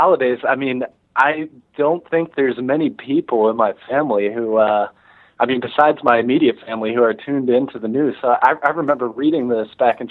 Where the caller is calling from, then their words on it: Baltimore, Maryland, United States; from Baltimore.